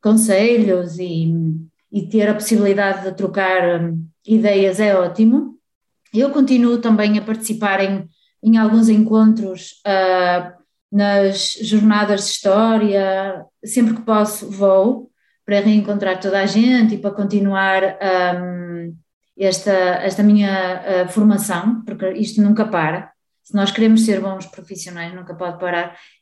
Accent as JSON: {"language": "Portuguese", "town": "Guimarães", "region": "Braga", "country": "Portugal", "said": "Eu sou de Guimarães e na altura, aquela rivalidade, fiquei muito preocupada, eu vou para Braga"}